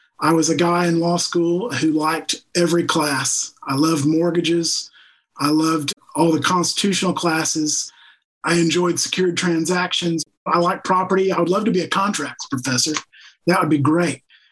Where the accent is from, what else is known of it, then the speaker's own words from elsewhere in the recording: Seguin, Texas, United States; I grew up in Seguin, just south of San Marcos, near San Antonio.